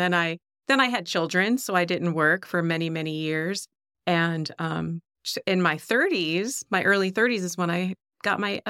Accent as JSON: {"language": "English", "region": "Maryland", "country": "United States", "tie": "born or raised there", "said": "Well, I didn't grow up here. I grew up back east in Maryland in a small town."}